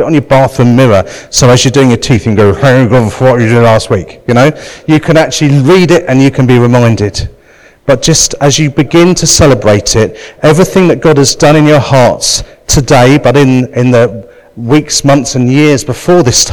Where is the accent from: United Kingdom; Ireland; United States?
United Kingdom; But we're very British.